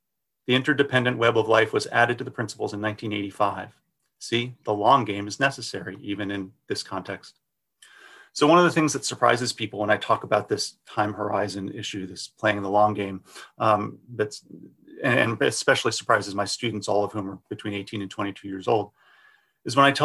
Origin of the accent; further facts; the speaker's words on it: New York City, New York, United States; So I grew up in Brooklyn, New York. So you couldn't go whale watching in New York when I was growing up